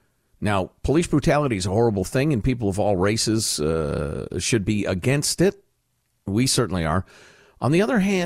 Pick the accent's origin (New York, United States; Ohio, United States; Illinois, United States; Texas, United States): Illinois, United States; So maybe it's because I grew up right outside Chicago